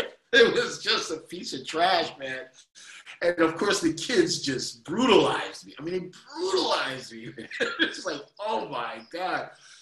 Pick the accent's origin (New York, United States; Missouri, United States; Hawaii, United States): New York, United States; Queens; Well, I was all about it, but you know, I grew up in Queens, New York.